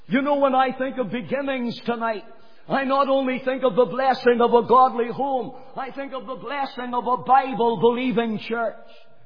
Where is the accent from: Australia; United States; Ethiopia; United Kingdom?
United Kingdom; Banbridge, Northern Ireland; born there; And I was born in Banbridge.